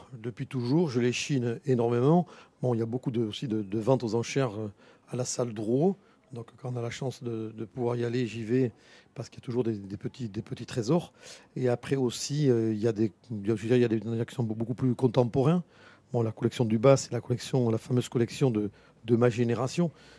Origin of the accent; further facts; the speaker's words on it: Nouvelle-Aquitaine, France; Les merveilles, c'est un biscuit qu'on fait chez nous en Béarn quand on revient à 4 heures.